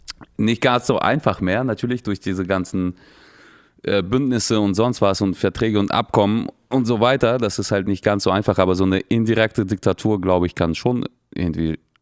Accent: Mecklenburg-Vorpommern, Germany; Ja, es gibt Straßen. Ich komme ja von da aus der Gegend.

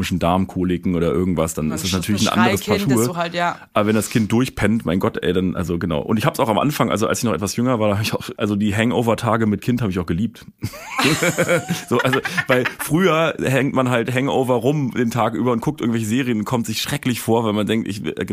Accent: Berlin, Germany; ich komme aus Berlin, habe 2 Kinder. Eins ist 9 Monate alt, eins ist 4,5 Jahre alt. Und ja, ich wohne hier im gut behüteten Berliner Westen.

